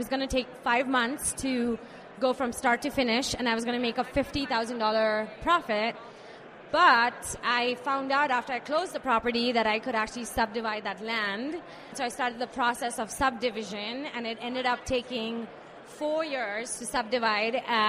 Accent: India; moved away; So I moved here from India back in 2005.

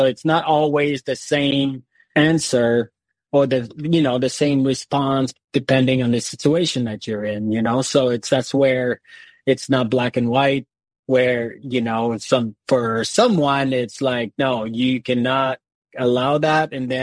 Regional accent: Canada; accent: French Canadian; also born or lived in Europe; So, yes, I'm from Canada. I'm French Canadian. So, you know, and the listeners can tell with my accent, I'm sure. I've lived in Europe. I've traveled quite a bit for work. And then I eventually was able to settle here.

